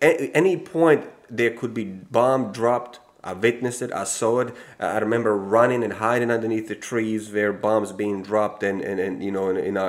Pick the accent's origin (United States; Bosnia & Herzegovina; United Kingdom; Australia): Bosnia & Herzegovina; English is a second language; also born or lived in Yugoslavia; Correct, yeah, I am Bosnian national, but I was born in Yugoslavia. Bosnia was part of the Yugoslavia before war.